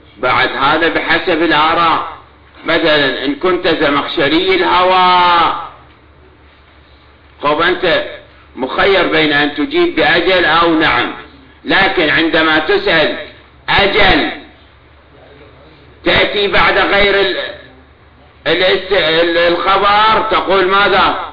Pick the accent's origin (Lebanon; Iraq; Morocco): Iraq; أنا مواطن عراقي واستشعر الألم العراقي.